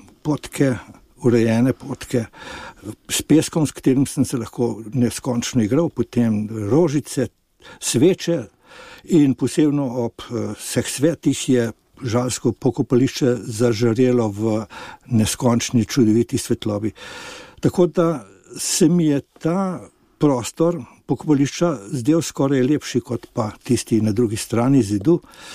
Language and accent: Slovenian; Ljubljana, Central Slovenia, Slovenia; Ja, rojen sem bil res v Ljubljani, koncem druge svetovne vojne.